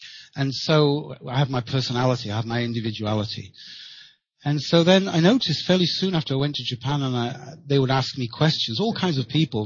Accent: Chester, North West England, United Kingdom; also born or lived in Wales; Anglo-Celtic background in my family also. And I was born in Wales, at the south, and I was brought up off the border, and I was brought up in Chester, the north of the border.

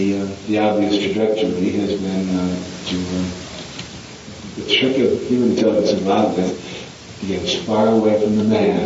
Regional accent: Ireland; I'm convinced now that I'm Irish.

